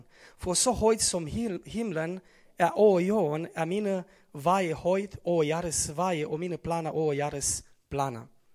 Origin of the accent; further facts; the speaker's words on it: Onești, Bacău County, Romania; jeg kommer fra Onești, den nordlige del af Rumænien